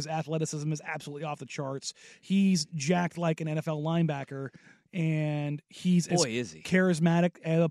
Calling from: Portland, Oregon, United States; And because I'm calling from Portland, they're like, he's like

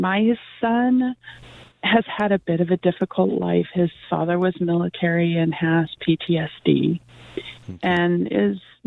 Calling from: California, United States; Good morning, Patrick, from Southern California.

